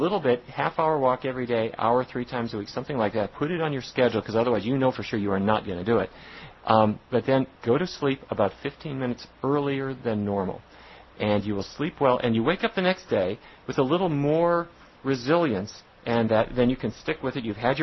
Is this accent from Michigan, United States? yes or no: no; North Dakota, United States; a kid growing up in North Dakota. My mom would take that grease.